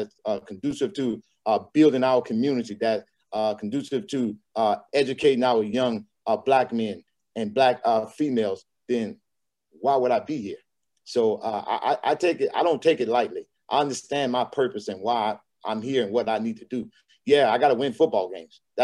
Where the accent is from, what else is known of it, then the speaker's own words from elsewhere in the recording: Louisiana, United States; I'm from Louisiana. I had the opportunity to work in the University of Arkansas at Pine Bluff, so that kind of put me with the Tennessee as well as people from Arkansas.